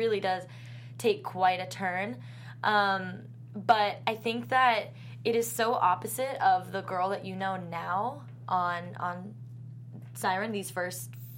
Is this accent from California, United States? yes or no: yes; California, United States; I grew up in Orange County, so I've never experienced real fall.